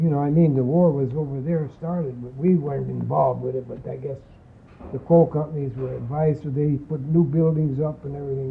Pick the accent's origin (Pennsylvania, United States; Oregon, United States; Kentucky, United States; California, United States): Pennsylvania, United States; I'm originally from Pennsylvania, so by being in Pennsylvania, every time I went out on a fishing excursion or a hunting trip